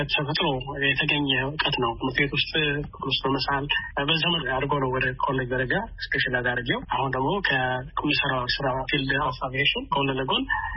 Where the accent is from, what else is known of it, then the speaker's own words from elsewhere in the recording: Addis Ababa, Ethiopia; now in Doha, Qatar; ተወልጄ ያደኩት አዲስ አበባ ነው።